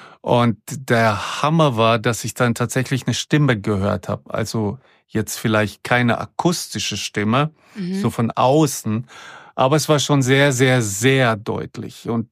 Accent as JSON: {"language": "German", "region": "Southern Germany", "country": "Germany", "tie": "born or raised there", "said": "Also ich bin auf dem Dorf groß geworden, da gab es keine Straßenkinder. Auf dem Dorf in Süddeutschland, das ist ähnlich wie hier in der Schweiz, wo wir heute sind"}